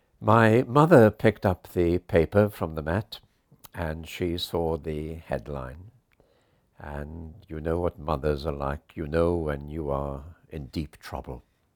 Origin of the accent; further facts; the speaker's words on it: Llanelli, Wales, United Kingdom; The strongest rugby rivalry I ever knew was that between my hometown Llanelli and Swansea, two towns in South Wales, 10 miles apart